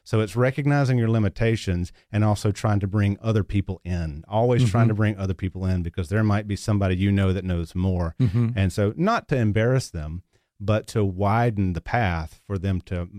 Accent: Dothan, Alabama, United States; a pastor from my hometown in Dothan, Alabama, at my mother's request, had written me some letters.

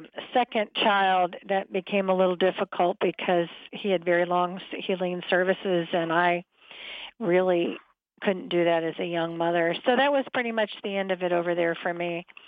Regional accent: Minnesota, United States; born there; also born or lived in New York; Well, I was born in Minnesota to very, very young parents. They were 17 and 18. And ultimately, I moved to the state of New York.

